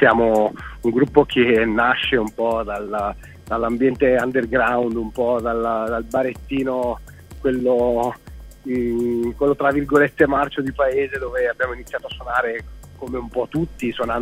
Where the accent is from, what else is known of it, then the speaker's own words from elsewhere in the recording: Veneto, Italy; noi tutti quattro attualmente siamo un po' sparsi in giro per l'Italia, però siamo tutti nativi del nord-est, siamo veneti